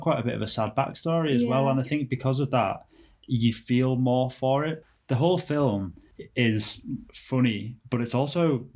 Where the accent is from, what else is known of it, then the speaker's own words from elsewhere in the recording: Liverpool, North West England, United Kingdom; I'm 28 and I'm from Liverpool.